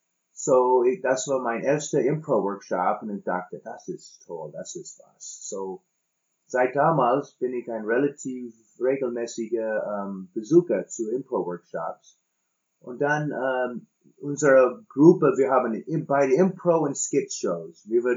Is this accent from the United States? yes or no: yes; United States; German is a second language; Ich bin Amerikaner, aber bin mehr Mensch als Amerikaner.